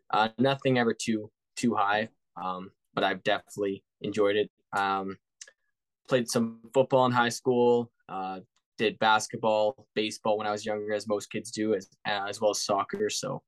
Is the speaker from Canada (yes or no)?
yes; Calgary, Alberta, Canada; I'm from Calgary, so I've heard all about it being in that sports community.